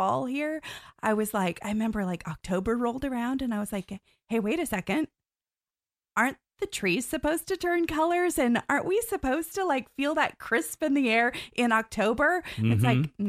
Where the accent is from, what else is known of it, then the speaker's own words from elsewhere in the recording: Iowa, United States; I grew up in Iowa, in the Midwest. So Florida was definitely not introduced into my life until about 20 years ago.